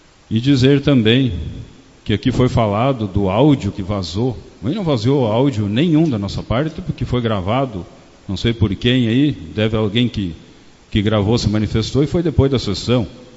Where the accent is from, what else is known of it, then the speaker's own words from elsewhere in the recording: Pinhal Grande, Rio Grande do Sul, Brazil; estou com 56 anos, nasci e me criei em Pinhal Grande.